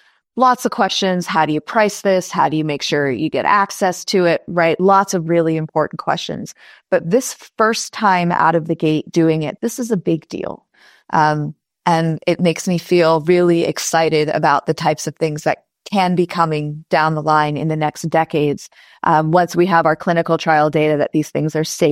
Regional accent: United States; And I'm American. I live in the United States.

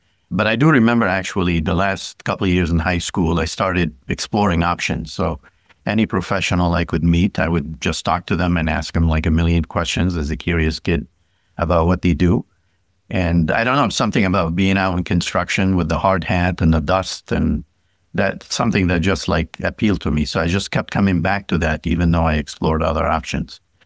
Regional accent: Tartus, Tartus Governorate, Syria; So I grew up in Syria. I grew up right on the Mediterranean in a small city at the time, although it's bigger now, called Tartus.

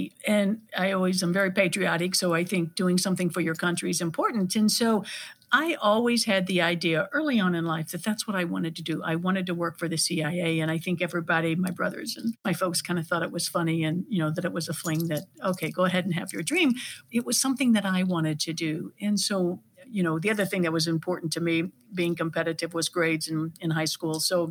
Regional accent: Oran, Missouri, United States; I grew up in Oran, a small town in the Boot Hill of Missouri. Grew up with three brothers.

